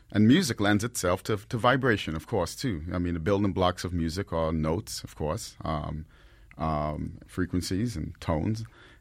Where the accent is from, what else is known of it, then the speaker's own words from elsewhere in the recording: New York City, New York, United States; And a lot of my friends growing up in the Bronx, we all had inquisitive minds and we wondered about these things.